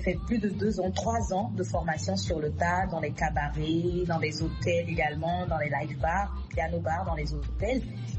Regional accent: Kové, Zou, Benin; born there; je suis né à Kové, une belle ville du sud-centre au Bénin, voilà, en 1984, pour être plus précis.

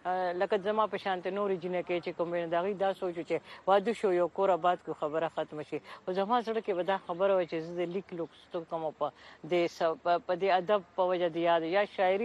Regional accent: Mardan, Khyber Pakhtunkhwa, Pakistan; زه د مردان کې یو کلی دی وړو کې د بغداد

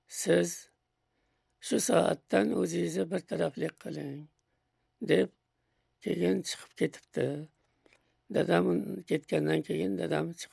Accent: Andijan, Andijan Region, Uzbekistan; born there; moved away; Andijon shahrida tug'ilganman. Va 1930-yilda O'zbekistondan chet mamlakatlariga muhojir bo'lib chiqqanmiz.

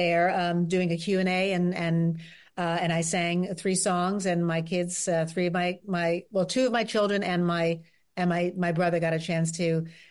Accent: New York, United States; from growing up outside New York and seeing Broadway shows to actually being on Broadway

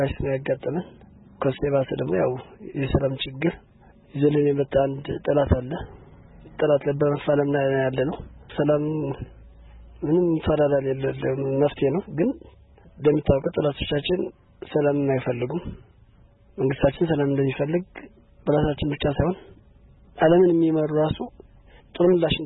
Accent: Mekelle, Tigray, Ethiopia; መቀሌ ያው እኔ ትውልድ ያደኩት እዚህ መቀሌ ውስጥ ነው።

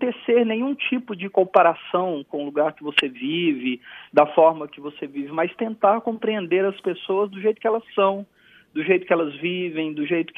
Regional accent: Brazil; eu, como brasileiro, né, nós temos uma aproximação cultural, social e histórica com Angola muito grande.

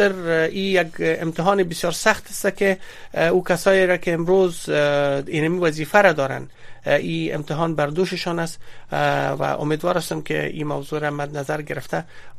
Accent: Afghanistan; به عنوان یک افغان، به عنوان یک مسلمان، به عنوان یک کسی که در اون منطقه زندگی میکنه

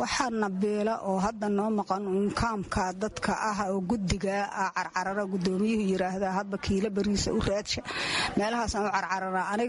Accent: Janaale, Lower Shabelle, Somalia; waxaan ka soo barakacay meel la yiraa Janaale

